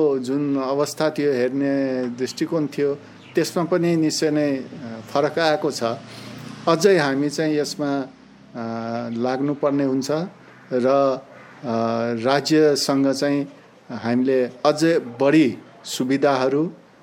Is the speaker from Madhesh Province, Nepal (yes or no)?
no; Bhadrapur, Koshi Province, Nepal; born there; हामी अहिले भद्रपुर नगरपालिका अन्तर्गत छौँ। अब मेरो जन्मथलो मेरो कर्मथलो झापा जिल्लाको भद्रपुर नगरपालिका क्षेत्रभित्र पर्छ